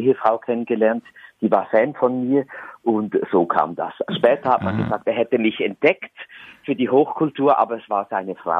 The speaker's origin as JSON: {"language": "German", "country": "Switzerland", "said": "da wo ich herkomme, das ist auch der gleiche Kanton, wo Paola herkommt. Mhm. Wir haben keinen schönen Dialekt. Wir haben einen leicht zickigen Dialekt."}